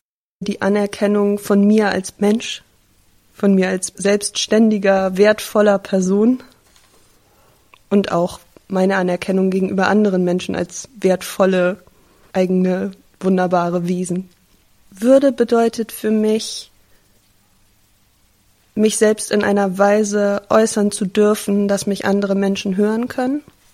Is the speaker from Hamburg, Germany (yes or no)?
yes; Hamburg, Germany; born there; Ich bin 34 Jahre alt und ich bin in Hamburg geboren.